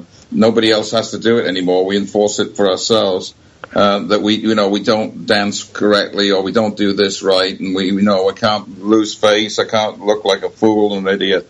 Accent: United Kingdom; I'm a British guy

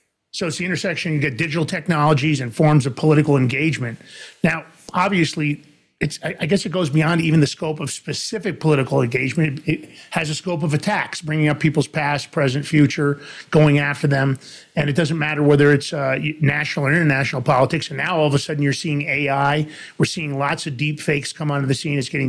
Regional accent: Bronx, New York, United States; also born or lived in White Plains; when I was a boy growing up in the Bronx. Later on, I moved to White Plains.

